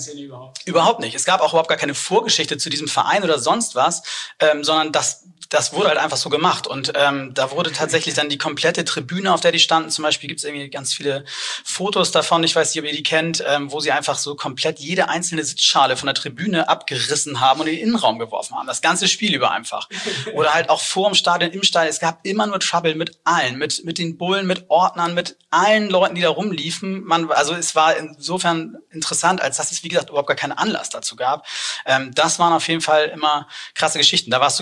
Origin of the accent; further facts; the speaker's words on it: Hamburg, Germany; als Hamburger